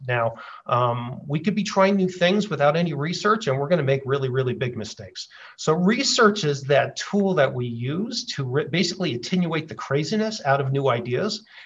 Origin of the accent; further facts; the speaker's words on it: New Jersey, United States; So I grew up in New Jersey.